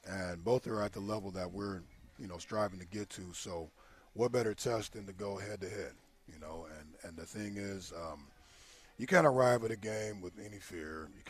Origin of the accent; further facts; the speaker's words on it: Clovis, California, United States; I grew up in the Clovis West community, mm-hmm. and I was at Dry Creek